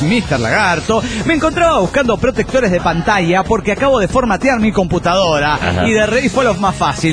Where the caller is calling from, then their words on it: Michoacán, Mexico; Hola amigos … de Marilla Michoacán, México.